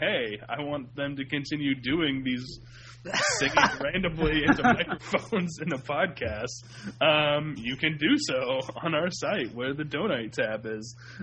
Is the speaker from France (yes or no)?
no; United States; I'm from the States.